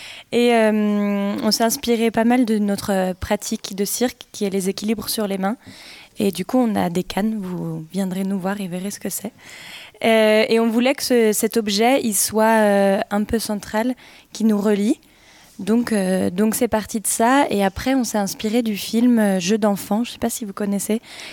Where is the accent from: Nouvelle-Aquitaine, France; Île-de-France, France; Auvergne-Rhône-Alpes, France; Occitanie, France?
Auvergne-Rhône-Alpes, France; Lyon; Et nous, on vient de Lyon.